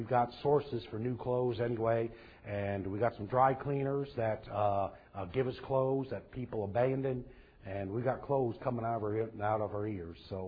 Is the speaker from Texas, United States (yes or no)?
yes; Athens, Texas, United States; We're not from Macedonia. I'm from Athens. Very biblical city.